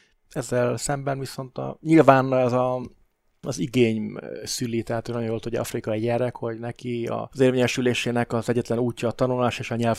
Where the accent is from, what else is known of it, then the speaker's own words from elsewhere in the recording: Transylvania, Romania; now in Hungary; Hát magyarul remélhetőleg elég jól beszélek. 17 évesen 4 nyelven beszéltem, Erdélyből származunk, és ott a nyelvi oktatást a kommunista Romániába komolyabban vették